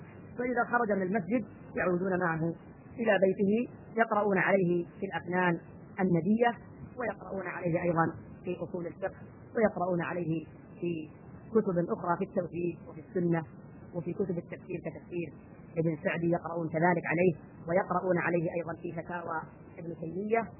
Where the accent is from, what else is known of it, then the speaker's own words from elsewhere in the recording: Saudi Arabia; جنوب بلادنا السعودية